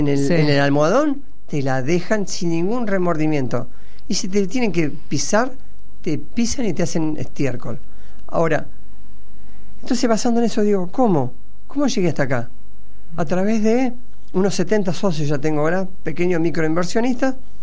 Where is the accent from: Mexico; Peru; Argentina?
Argentina; nosotros, como argentinos, no tenemos que subyugarnos a los capitales extranjeros